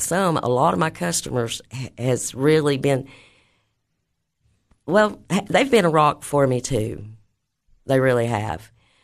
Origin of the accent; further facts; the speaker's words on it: Livingston, Tennessee, United States; I'm from Livingston, Tennessee.